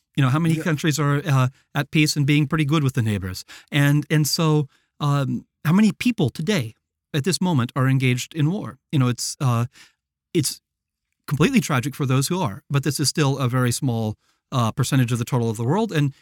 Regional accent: United States; now in Romania; Yeah, I'm from States.

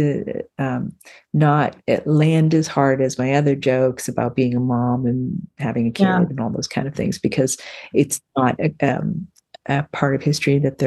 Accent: Toronto, Ontario, Canada; because obviously growing up in Toronto, there was a large, like most of us, a large diaspora that came over here.

